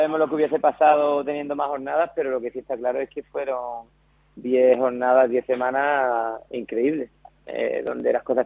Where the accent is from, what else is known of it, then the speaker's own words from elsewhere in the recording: Tolox, Andalusia, Spain; muchos de mi pueblo se van a desplazar, de Tolox, familiares, amigos.